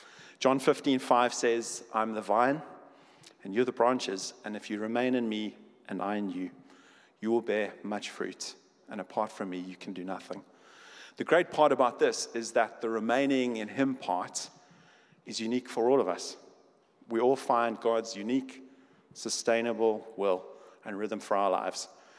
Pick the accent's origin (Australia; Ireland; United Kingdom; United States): Ireland; And I'm Irish, and I love a French fry like anybody else.